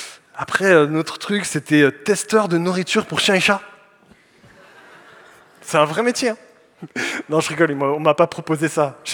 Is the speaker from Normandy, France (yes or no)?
no; Lyon, Auvergne-Rhône-Alpes, France; Alors, moi je viens de Lyon avec une petite équipe